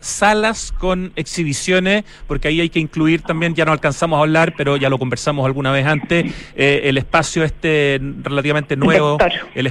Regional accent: Santiago, Santiago Metropolitan Region, Chile; los que somos santiaguinos

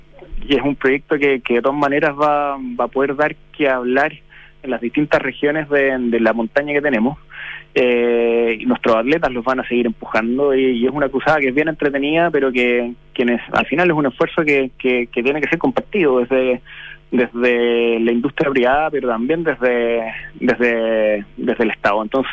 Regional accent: Chile; sino que como chilenos también nos demos cuenta del potencial que tenemos

